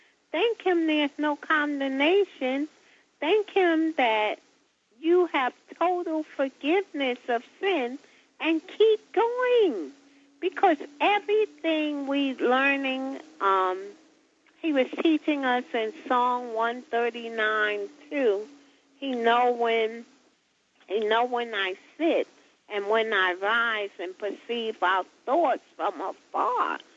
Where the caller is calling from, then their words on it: New York City, New York, United States; I'm from New York City.